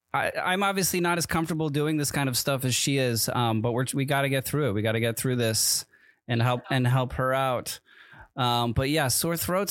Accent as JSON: {"language": "English", "region": "East Coast", "country": "United States", "tie": "born or raised there", "said": "No, I mean, I grew up on the East Coast and I remember it being a thing."}